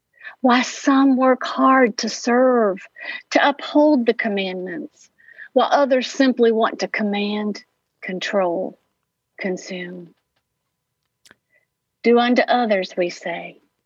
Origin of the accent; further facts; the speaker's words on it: Ohio, United States; And I guess I never did say I am from southeastern Ohio.